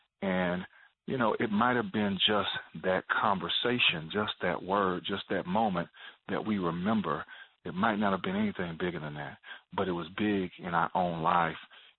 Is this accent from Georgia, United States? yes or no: yes; Atlanta, Georgia, United States; I think that I grew up in Atlanta, a city that is absolutely wonderful, and I think one of the world's greatest cities.